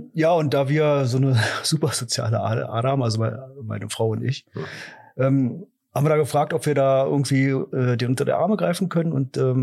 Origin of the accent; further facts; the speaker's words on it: Berlin, Germany; ich komme ja aus Berlin und wohne jetzt erst seit knapp etwas über 2 Jahren hier.